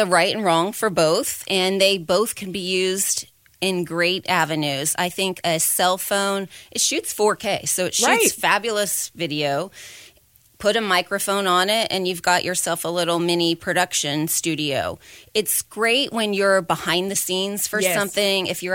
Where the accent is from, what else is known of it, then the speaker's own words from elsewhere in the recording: Indiana, United States; moved away as an adult; also born or lived in Austin; Yes, so I grew up in Indiana.